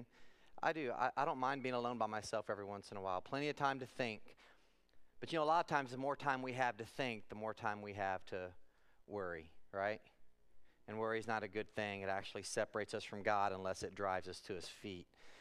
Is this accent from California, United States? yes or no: no; Monmouth, Illinois, United States; I'm from Monmouth, Illinois, and excited to get to be with you guys today.